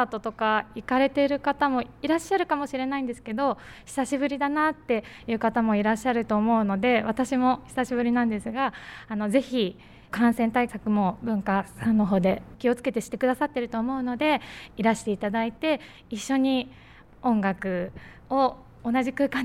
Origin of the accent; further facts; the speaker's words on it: Tokyo, Japan; also born or lived in Saitama; 出身は東京都で、はい、学校も東京の学校にずっと行っていて、豊岡村に嫁いできたんですけど、嫁ぐ前は埼玉にずっと住んでいて、仕事もずっと向こうでしていたんですが、結婚を機にこちらに移住させていただいて